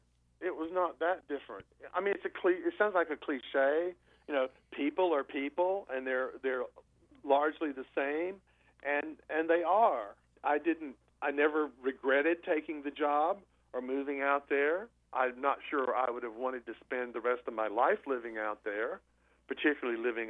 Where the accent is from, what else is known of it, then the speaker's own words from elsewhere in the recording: North Carolina, United States; I knew from a very early age that I was not going to spend my life in my hometown in North Carolina.